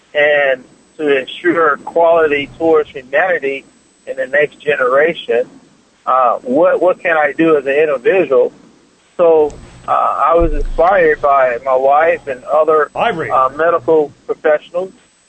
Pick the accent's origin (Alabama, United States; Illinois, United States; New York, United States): Illinois, United States; Chicago; now in Colorado, United States; politics has been a part of my life ever since I was a young child growing up in the Chicago area, and parents moving to the Colorado area in the early 80s.